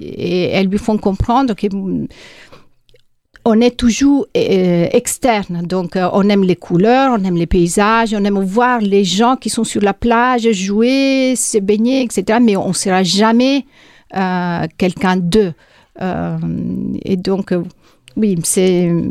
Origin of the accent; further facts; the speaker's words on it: Emilia-Romagna, Italy; moi, je suis originaire d'Émilie-Romagne, donc pas loin de Bologne.